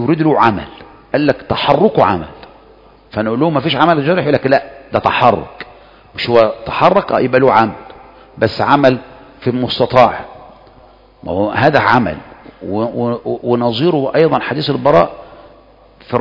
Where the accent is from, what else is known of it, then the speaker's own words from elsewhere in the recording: Egypt; ما انا هجيبها لك بعد ايه، ما انا مصري زيك